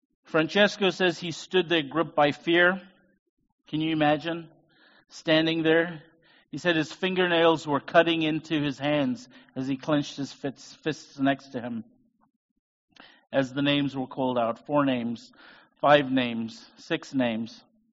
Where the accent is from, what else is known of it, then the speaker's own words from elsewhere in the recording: South Africa; I told you I'm from South Africa and we like stories.